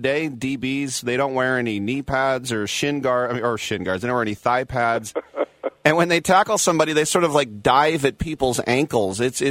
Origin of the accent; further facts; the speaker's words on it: Richmond, California, United States; as an East Bay native, I'm from Richmond, California, and I grew up with Chris Farr